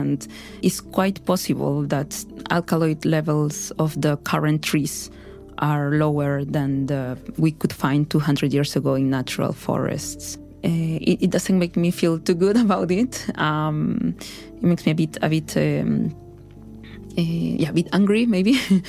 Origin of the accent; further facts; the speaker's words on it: Amazon, Peru; I am original from the Peruvian Amazon.